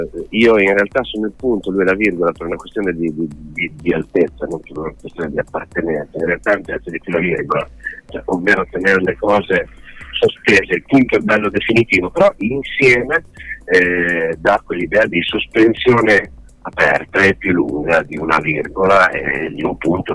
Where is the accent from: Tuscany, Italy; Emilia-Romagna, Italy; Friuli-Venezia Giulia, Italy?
Emilia-Romagna, Italy; Forlì; Ma diciamo che noi veniamo da Forlì